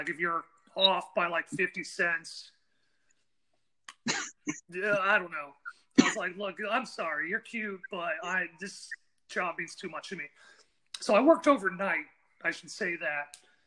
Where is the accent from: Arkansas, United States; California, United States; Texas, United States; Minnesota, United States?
Texas, United States; Austin; I am born and raised in Austin. Spent 27 years of my life living there.